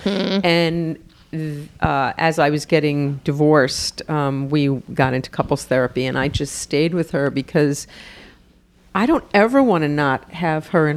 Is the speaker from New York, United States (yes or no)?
yes; New York, United States; I'm so New York.